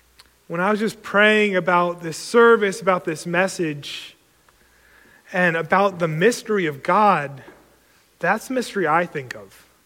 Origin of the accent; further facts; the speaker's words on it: Connecticut, United States; moved away as an adult; I'm not from around here. I might not be recognized by most of you guys. I'm from Connecticut originally. Moved down here about 2 years ago to be a pastor